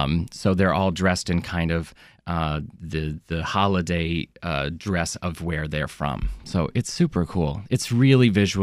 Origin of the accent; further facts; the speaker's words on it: Lexington, Kentucky, United States; also born or lived in Atlanta, United States / Charlotte, United States; Well, actually, I'm from all over the Southeast, Atlanta, Charlotte, and then Lexington, Kentucky, where I graduated high school.